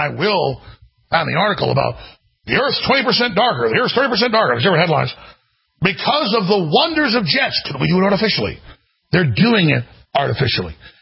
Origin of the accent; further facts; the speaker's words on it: Dallas, Texas, United States; I remember looking up at the sky when growing up in Dallas, Texas as a little kid, some of my earliest memories.